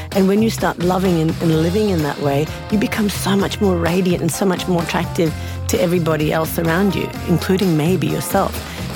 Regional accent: Tamil Nadu, India; born there; I was born in South India, so I come from Tamil Nadu. And so there's a certain vibration and a frequency, I think, that sort of permeates where you are born. And so I'm born in a place of India that is full of ancient mystics and yogis

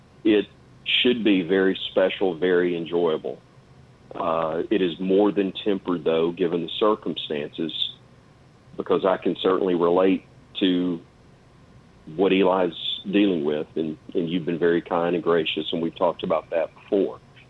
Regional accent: Fairfield, Alabama, United States; who has lived always within 45 minutes of where I was born in Fairfield, just west of Birmingham

